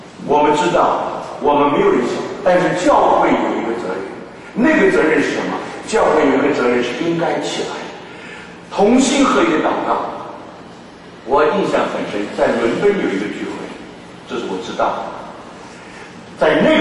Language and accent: Chinese; New York, United States; 我是从纽约来的